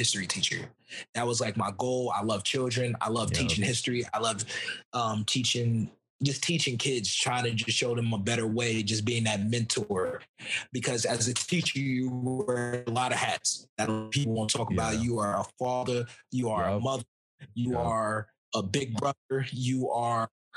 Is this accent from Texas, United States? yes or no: no; North Carolina, United States; also born or lived in Huntington; I was born in Huntington, but then I moved like when I was like 6 or 7 months or 8 months, something like that. Got and it. I went to North Carolina and I grew up there.